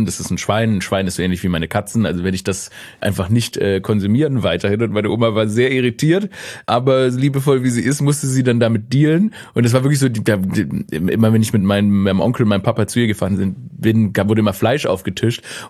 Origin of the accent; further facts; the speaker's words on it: Stuttgart, Baden-Württemberg, Germany; Ja, ich bin gebürtiger Stuttgarter.